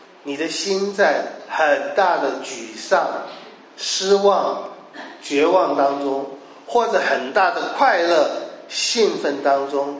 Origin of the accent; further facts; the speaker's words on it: Taichung, Taiwan; 我很小的时候在台中，我们家有养鸡，也有老鹰会来抓小鸡